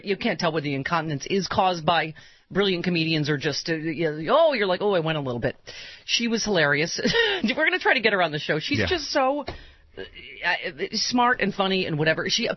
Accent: Buffalo, New York, United States; now in Los Angeles, United States; well, I grew up in Buffalo, so I mean cold.

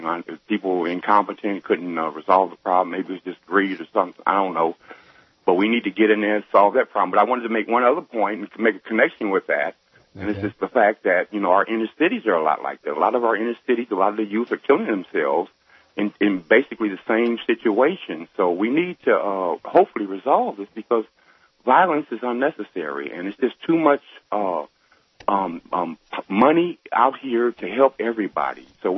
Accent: Sacramento, California, United States; You know, I'm formerly from Sacramento.

